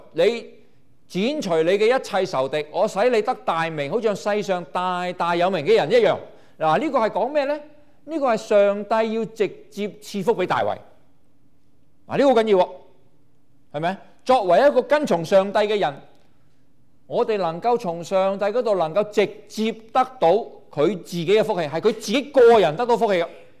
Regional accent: Guangdong, China; 我们中国人或者广东人有这样的说话

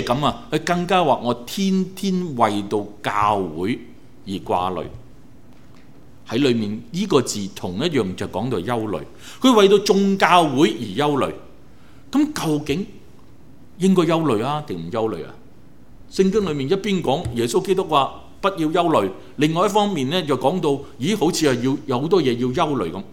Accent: China; 大家都知道，我哋都係中國人

